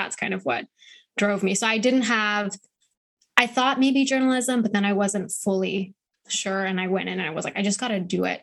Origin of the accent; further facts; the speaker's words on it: Thailand; English is a second language; So there is, like, I'm Thai Indian, so I born in Thailand. I have Thai passport, Thai nationality, but my ethnicity is Indian. So my family is Punjabi, but we've been here for generations.